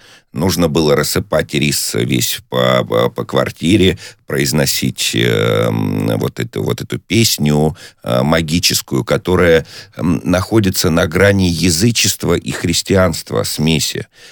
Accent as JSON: {"language": "Russian", "region": "Donetsk Oblast", "country": "Ukraine", "tie": "born there", "said": "я родился в Донецкой области"}